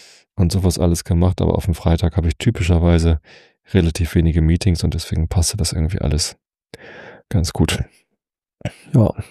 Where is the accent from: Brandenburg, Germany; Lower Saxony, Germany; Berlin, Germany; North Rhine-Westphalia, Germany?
Lower Saxony, Germany; Ich bin immerhin hier am Westrand der Lüneburger Heide aufgewachsen.